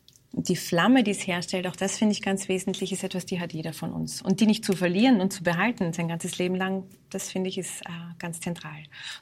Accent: Vienna, Austria; Also für mich wird Simmering immer ganz besonders sein, weil das ist der Bezirk, wo ich geboren bin und aufgewachsen bin.

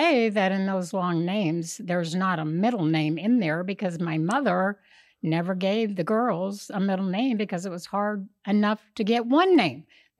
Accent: Wichita, Kansas, United States; I'm from Kansas, born in Wichita.

